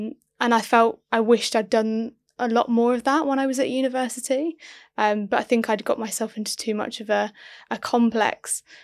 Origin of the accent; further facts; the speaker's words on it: Kent, South East England, United Kingdom; And then Kent Papers picked it up because I was from Kent